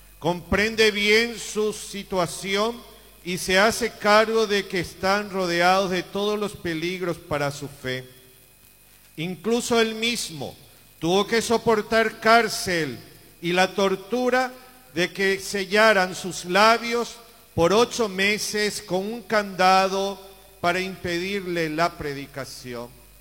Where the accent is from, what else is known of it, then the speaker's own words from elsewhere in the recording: Paraguay; por corrientes políticas que nos dividen como paraguayos